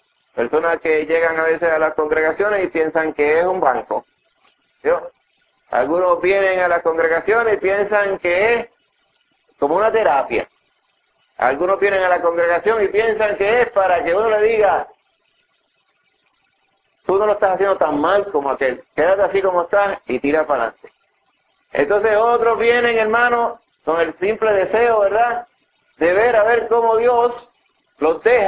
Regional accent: Puerto Rico; nosotros somos de Puerto Rico y vivimos en Puerto Rico

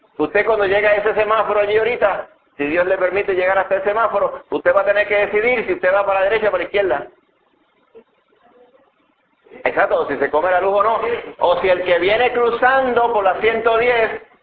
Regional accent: Puerto Rico; Y hago esta pregunta porque nosotros siendo puertorriqueños pensamos, ¿verdad?

